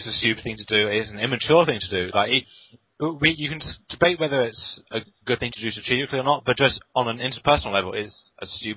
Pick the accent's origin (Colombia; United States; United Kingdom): United Kingdom; Right, maybe this is just me being British, but like when you win, you do it gracefully.